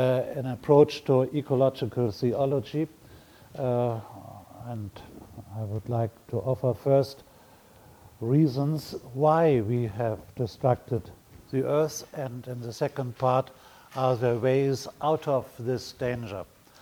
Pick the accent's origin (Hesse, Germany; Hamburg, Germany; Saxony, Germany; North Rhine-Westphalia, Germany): Hamburg, Germany; The sea level will rise so that my hometown, Hamburg, may disappear together with a lot of islands in the Pacific.